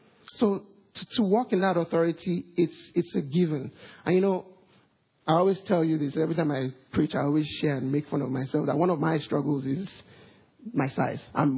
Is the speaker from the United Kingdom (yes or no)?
no; Nigeria; now in Australia; I grew up in Nigeria, for those of you who don't know